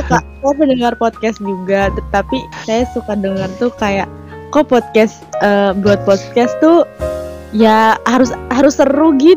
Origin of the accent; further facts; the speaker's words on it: Tangerang, Banten, Indonesia; aku kan asli Tangerang nih. Pasti aku tuh SD sampai SMA itu di Tangerang terus, enggak pernah keluar dari kota itu. Nah, pas kuliah nyoba merantau ke Serang.